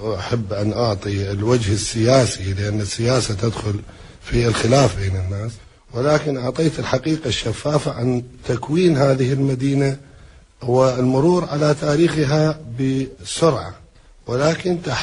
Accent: Fallujah, Al Anbar, Iraq; القريبة من مدينتي، وكان يجربان زراعة محاصيل خاصة في الفلوجة مثل فول الصويا والبطاطا قبل أن تنتشر في العراق

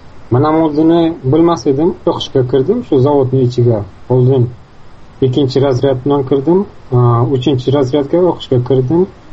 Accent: Bukhara, Bukhara Region, Uzbekistan; Buxorodan.

